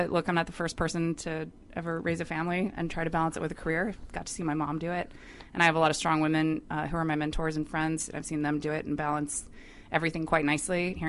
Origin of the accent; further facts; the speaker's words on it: Niceville, Florida, United States; I am a military brat, but I grew up primarily in Northwest Florida in a small town called Niceville.